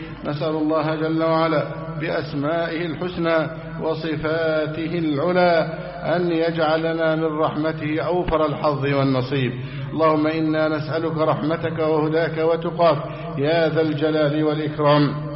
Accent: Egypt

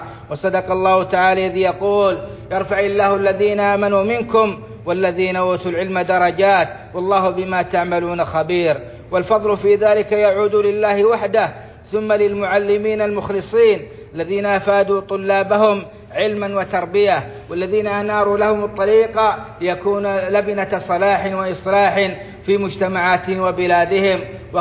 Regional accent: Saudi Arabia; بلادنا السعودية

